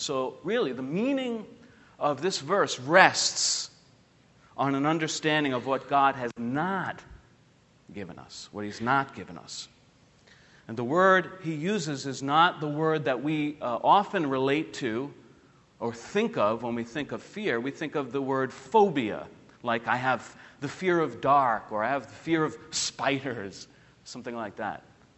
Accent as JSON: {"language": "English", "town": "Queens", "region": "New York", "country": "United States", "tie": "born or raised there", "said": "Now, I grew up in Queens, New York, and so I don't have a ton of experience camping."}